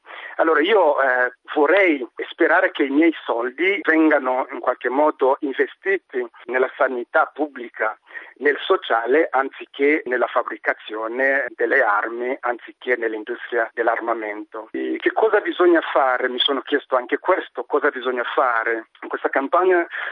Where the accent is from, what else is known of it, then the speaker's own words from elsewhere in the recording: DR Congo; Vengo dalla Repubblica Democratica del Congo